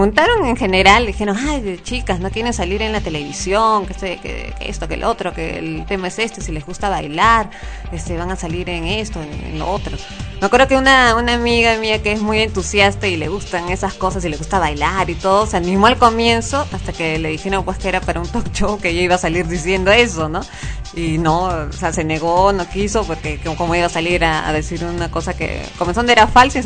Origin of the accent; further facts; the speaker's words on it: Peru; yo que vivo acá en el Perú y que soy peruana